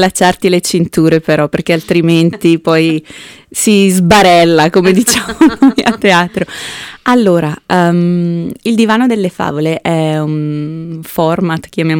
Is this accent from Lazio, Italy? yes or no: no; Lombardy, Italy; Diciamo che la Valle Camonica al momento mi ha adottata, perché sono bergamasca, ma mi sono spostata qui per amore di un camuno.